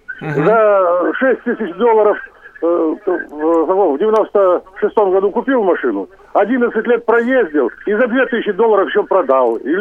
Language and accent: Russian; Far East, Russia; now in Vladimir, Russia; Я сам с Дальнего Востока, но здесь уже 6 лет во Владимире.